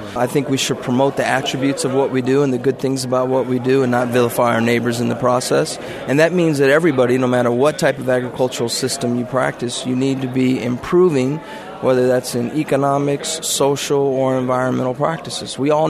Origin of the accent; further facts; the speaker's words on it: United States; I'm an American. I believe everyone has a right to express those views and to promote those views.